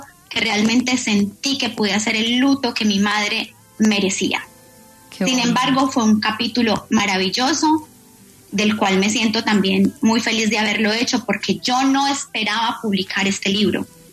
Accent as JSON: {"language": "Spanish", "country": "Colombia", "said": "el que vaya a venir a mi tierra a conocer mi familia verdadera, mis amigos de verdad, va a ser mi esposo. Y así fue, desde el primer día que yo lo llevé, se enamoró de Colombia"}